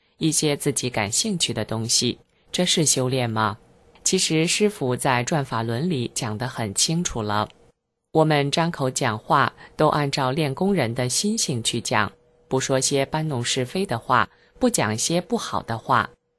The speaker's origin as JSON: {"language": "Chinese", "region": "Shaanxi", "country": "China", "tie": "born or raised there", "said": "那是我的老家"}